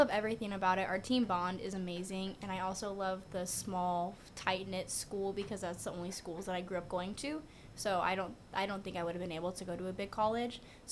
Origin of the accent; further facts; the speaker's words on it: Antioch, California, United States; So I'm from Antioch, California, which is up north a little bit, about 2 hours away.